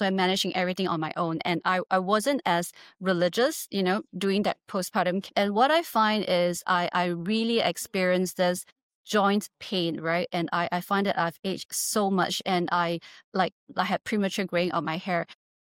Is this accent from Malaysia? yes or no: yes; Malaysia; because I'm Malaysian, right?